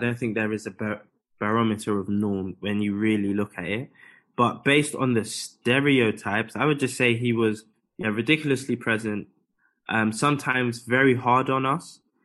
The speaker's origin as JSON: {"language": "English", "country": "United Kingdom", "tie": "born or raised there", "said": "myself growing up in the UK, when I was 11, I got a scholarship to go to a boarding school in the Midlands."}